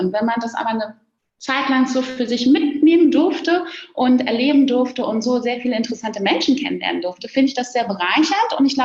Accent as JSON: {"language": "German", "region": "Berlin", "country": "Germany", "tie": "born there", "said": "Und jetzt bin ich gebürtige Berlinerin"}